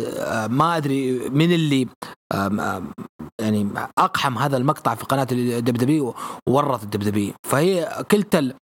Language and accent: Arabic; Saudi Arabia; انت ما حد عرفك عندنا في السعودية